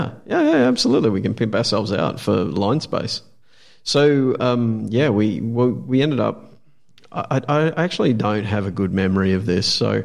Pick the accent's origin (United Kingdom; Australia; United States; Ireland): Australia; Because we're Australian, we say but Melbourne.